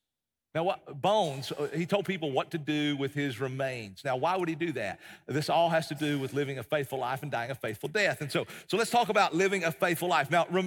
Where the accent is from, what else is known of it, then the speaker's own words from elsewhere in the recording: Tennessee, United States; I grew up in East Tennessee and a small town, a small farming town in East Tennessee.